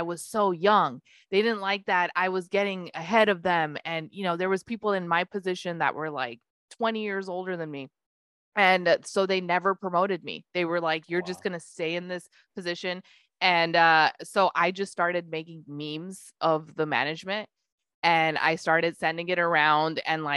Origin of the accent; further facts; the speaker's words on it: Jammu and Kashmir, India; born there; I was born in Kashmir. So that literally is a war zone.